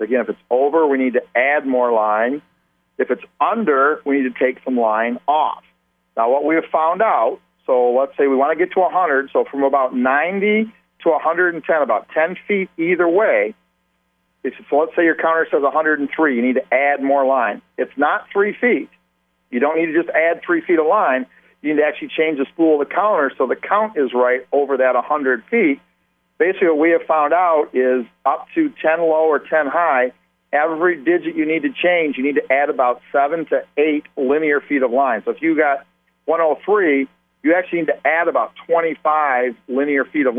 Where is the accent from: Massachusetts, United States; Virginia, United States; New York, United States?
New York, United States; Syracuse; as a kid, I grew up in Syracuse, New York, and I fished down on Nida Lake every chance I got.